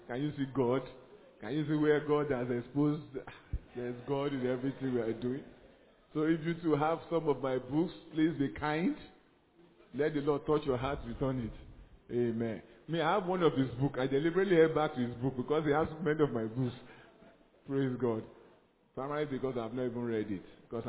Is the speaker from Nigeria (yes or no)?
yes; Nigeria; I'm a Nigerian, you know.